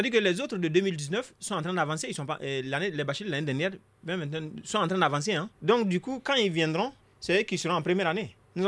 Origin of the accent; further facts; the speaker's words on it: Mali; Si on va à Ségou, on est malien, on est fonctionnaire du Mali.